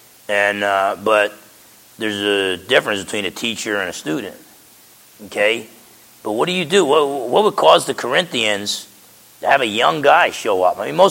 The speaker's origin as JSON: {"language": "English", "region": "New Jersey", "country": "United States", "said": "You know, I complain a lot. I'm from New Jersey. It's my nature to complain."}